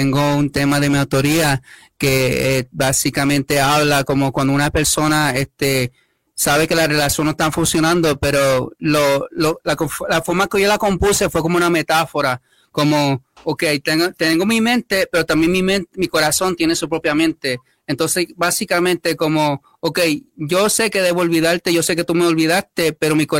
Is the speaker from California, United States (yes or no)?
no; New York, United States; Yo como me crié también en Nueva York